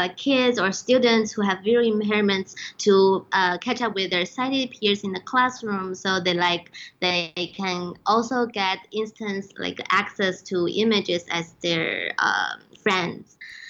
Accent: China; English is a second language; now in United States; I'm a PhD candidate at the School of Industrial Engineering of Purdue University, and I'm from China.

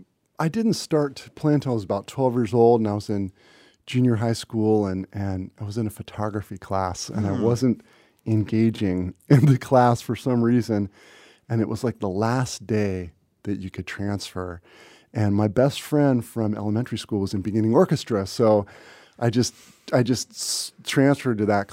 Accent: Santa Cruz, California, United States; I mean, I came from Santa Cruz, you know, didn't travel much as a kid. We didn't have a lot of means.

